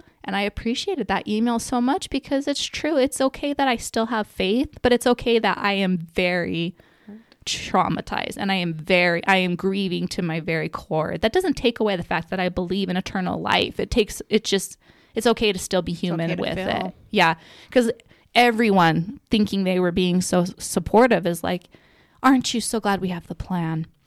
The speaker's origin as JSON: {"language": "English", "town": "Snowflake", "region": "Arizona", "country": "United States", "tie": "born or raised there", "said": "I loved growing up in Snowflake, but I really don't think I understood what that meant until he died, what this town does for people."}